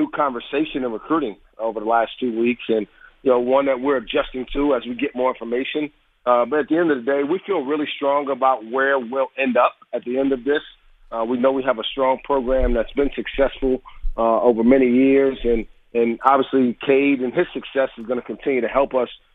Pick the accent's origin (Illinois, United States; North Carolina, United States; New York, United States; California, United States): New York, United States; Brooklyn; I grew up in Brooklyn, New York.